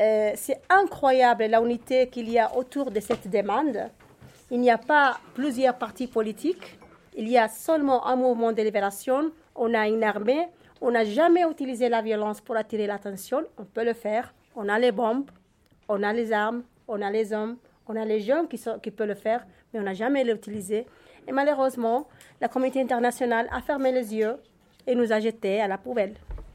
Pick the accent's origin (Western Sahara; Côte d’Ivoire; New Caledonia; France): Western Sahara; nous sommes des Sahara occidental, nous ne sommes pas marocains.